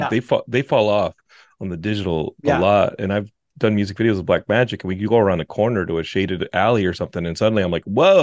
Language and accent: English; Austin, Texas, United States; I'm from Austin, and Austin gets like that. Austin, Texas.